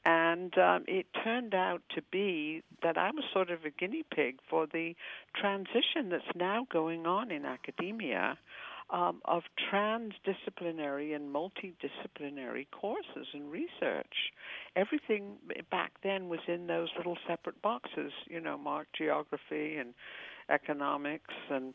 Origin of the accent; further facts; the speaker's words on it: United Kingdom; I grew up in Britain, and I was lucky enough to have a mother who grew all of our own food. We had about an acre of land in a small town